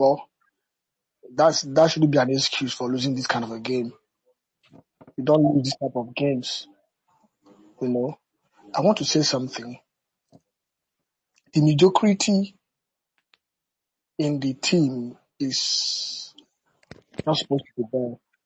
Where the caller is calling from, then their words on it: Nigeria; I'm speaking from Nigeria.